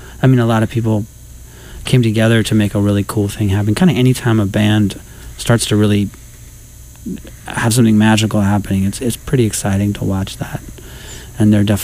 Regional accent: Midwest, United States; I was a kid from the Midwest. I didn't know about much, quite frankly.

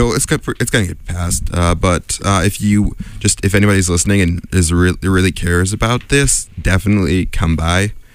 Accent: Amherst, Massachusetts, United States; It's always interesting for me when Tufts and Amherst play, because I'm from Amherst. So it's like when I was back at home before I was at Tufts, I would root for Amherst

